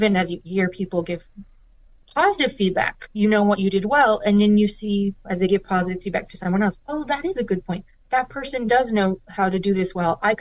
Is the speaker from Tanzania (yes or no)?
yes; Tanzania; also born or lived in Kenya; I grew up in Tanzania and Kenya as a missionary kid